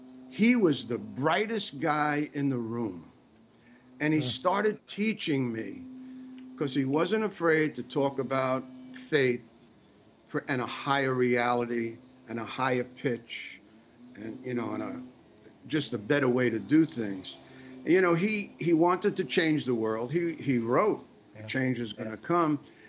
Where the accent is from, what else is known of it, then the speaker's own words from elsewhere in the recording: Bronx, New York, United States; I come from the Bronx.